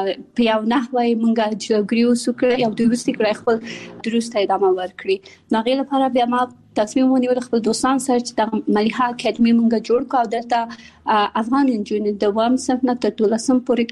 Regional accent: Kabul, Afghanistan; also born or lived in Pakistan; زه په کابل کې زیږیدلې او خپل ابتدایي تعلیمات مې په پاکستان کې کړای او بیا ثانوي او بیرته پوهنتون مې په کابل کې ویلای.

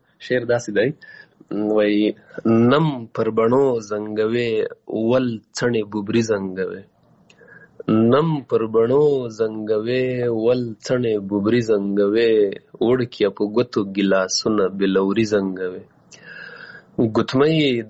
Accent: Paktika, Afghanistan; also born or lived in Waziristan, Pakistan; زه پیدا شوی په وزیرستان کې یم، بیا بیرته کډه شوی پکتیکا کې یم، او پکتیکا غوندې یو ولایت کې یوه وړه سیمه چې هغوی

